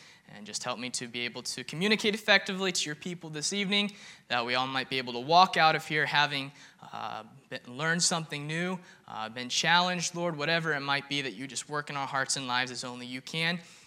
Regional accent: Indiana, United States; But knowing that I'm from Indiana, today was Indiana's largest event in the year.

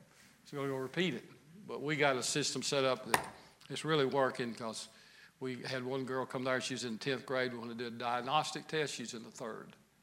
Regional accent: the South, United States; My wife's a good cook, but she's from up north. And so I'm Southerner.

